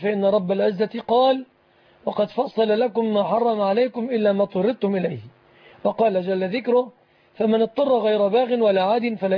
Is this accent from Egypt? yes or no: yes; Egypt